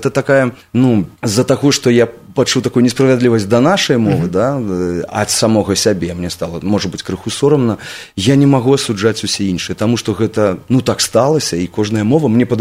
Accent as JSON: {"language": "Belarusian", "town": "Gomel", "region": "Gomel Region", "country": "Belarus", "tie": "born or raised there", "said": "я быў звычайны, я нарадзіўся ў Гомелі."}